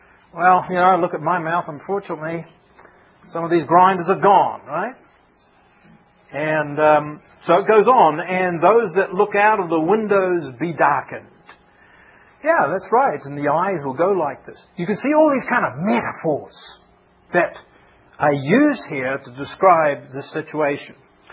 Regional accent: Oklahoma, United States; Now, I come from Oklahoma. Oklahoma has storms, man.

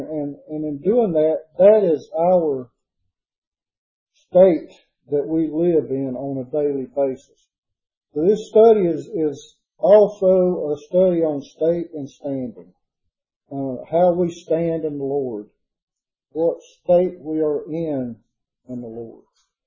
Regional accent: South Carolina, United States; from South Carolina.

